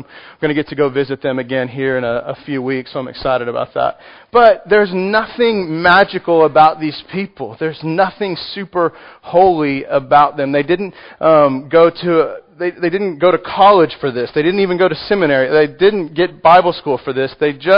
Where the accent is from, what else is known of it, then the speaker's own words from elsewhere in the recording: Texas, United States; I am from Texas. It's quite large, and so I have a hard time scaling down normal-sized things.